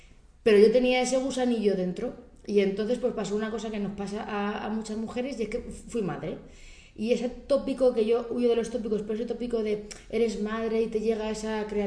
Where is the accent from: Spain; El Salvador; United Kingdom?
Spain; Belmonte; de mi pueblo Belmonte a Málaga.